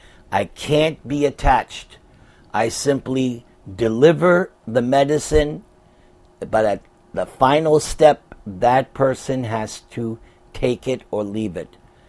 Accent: Hempstead, New York, United States; Yeah, I'm from Hempstead, Long Island.

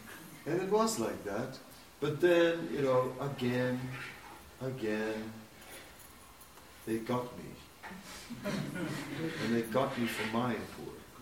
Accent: Netherlands; English is a second language; And then, so then I was from Holland also

